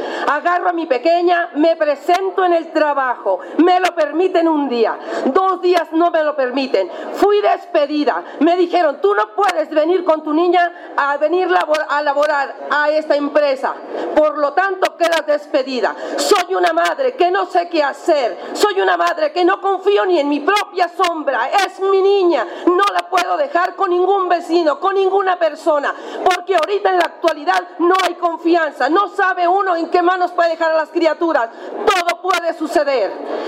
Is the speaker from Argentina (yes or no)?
no; Sonora, Mexico; Vengo del estado de Sonora.